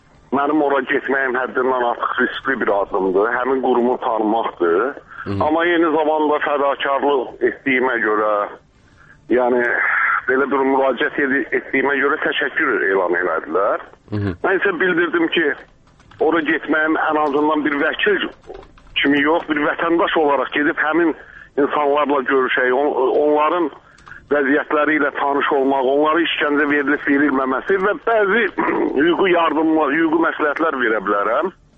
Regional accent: Kalbajar, Kalbajar District, Azerbaijan; born there; Çünki həm vətənlərimdir, eyni zamanda anadan olmuşam, mən Kəlbəcərdə anadan olmuşam.

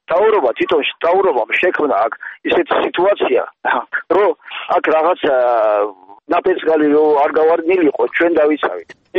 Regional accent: Kakheti, Georgia; ეს საქართველო, ჩვენ აქ დავიბადეთ, გავიზარდეთ, გვეყვარება.

